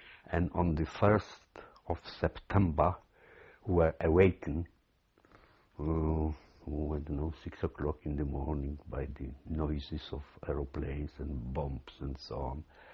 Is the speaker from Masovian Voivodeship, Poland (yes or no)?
yes; Warsaw, Masovian Voivodeship, Poland; when I was a little boy, my parents moved to Warsaw. I don't know how old I was, 5 or something. So I was brought up in Warsaw, and I consider myself a Warsawian.